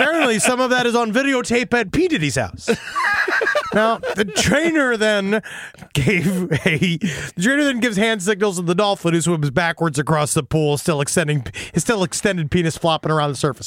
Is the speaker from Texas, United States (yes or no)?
yes; Houston, Texas, United States; I grew up in the Houston area. So we visited SeaWorld San Antonio as a, quote, vacation destination often.